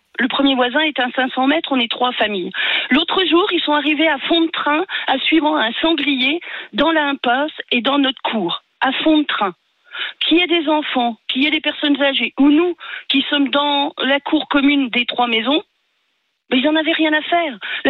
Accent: Bourgogne-Franche-Comté, France; Moi, je suis une jurassienne pure et dure.

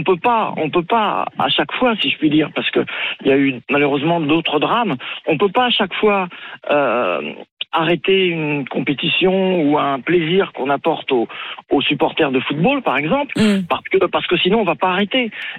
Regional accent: Paris, Île-de-France, France; Je suis parisien d'origine.

